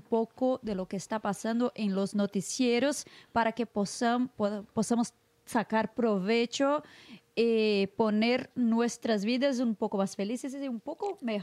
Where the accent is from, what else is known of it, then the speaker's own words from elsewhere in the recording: Brazil; Spanish is a second language; yo soy de Brasil. … yo soy periodista especializada en internacional